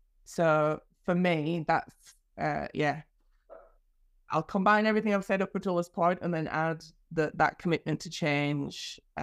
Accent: Malham, Yorkshire and the Humber, United Kingdom; I was born in Yorkshire, born and raised. It's just a beautiful place. So I'll say Malham in particular.

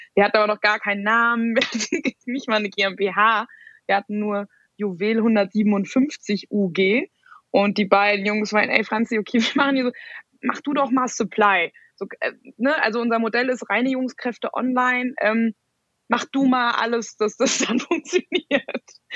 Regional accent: Frankfurt, Hesse, Germany; ich komme aus Frankfurt und hatte irgendwie gedacht, ich werde Bankerin.

